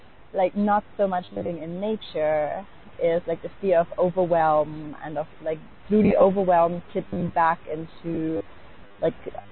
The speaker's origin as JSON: {"language": "English", "town": "Cologne", "region": "North Rhine-Westphalia", "country": "Germany", "tie": "born or raised there", "said": "walking around my hometown Cologne and like spreading out these flyers"}